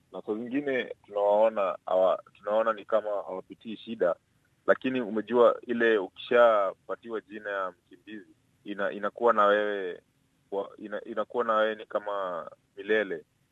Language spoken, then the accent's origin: Swahili; Kenya; nimetoka Kenya